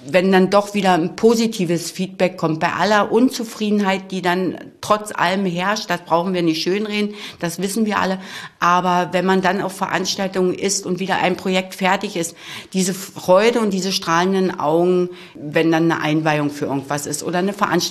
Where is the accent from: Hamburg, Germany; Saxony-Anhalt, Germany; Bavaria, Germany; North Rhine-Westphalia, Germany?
Saxony-Anhalt, Germany; Weil ich ein Kind der Altmark bin.